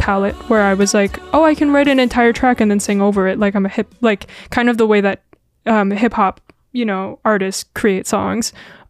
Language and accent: English; South Korea; whenever I said I was Korean. And so I would have to try and argue as a child, essentially, of being like, I'm not from North Korea.